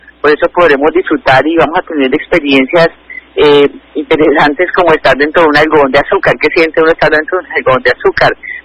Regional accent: Cali, Valle del Cauca, Colombia; lo que somos los caleños en términos de cultura ciudadana

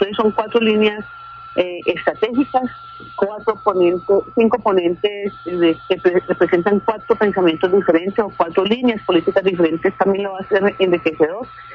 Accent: Cali, Valle del Cauca, Colombia

